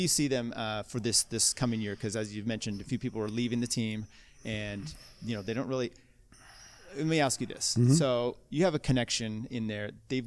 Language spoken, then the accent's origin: English; Pacific Northwest, United States; now in Sacramento, United States; And where I grew up in the Northwest